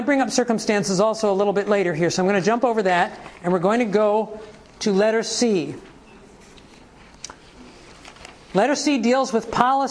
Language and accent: English; Ohio, United States; When I was in Ohio, I grew up in Ohio.